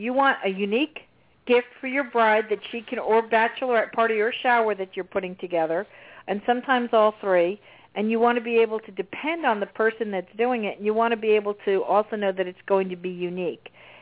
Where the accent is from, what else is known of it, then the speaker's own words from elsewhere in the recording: New Jersey, United States; Because we're from Jersey, and you don't mess with Jersey girls.